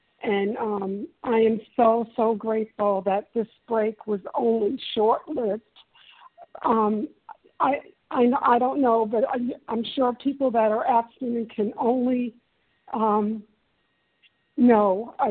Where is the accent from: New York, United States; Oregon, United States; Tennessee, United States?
New York, United States; now in Alabama, United States; I'm a New Yorker living in Willian, Alabama